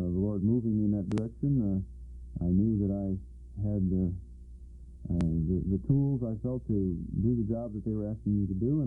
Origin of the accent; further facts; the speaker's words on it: Chicago, Illinois, United States; I was born and raised in the Northern Illinois District, the Chicago area.